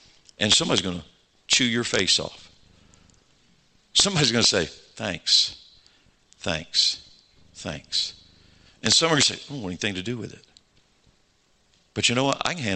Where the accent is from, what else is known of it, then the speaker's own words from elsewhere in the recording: Georgia, United States; I'm from Georgia. I'm a Georgia Bulldog fan.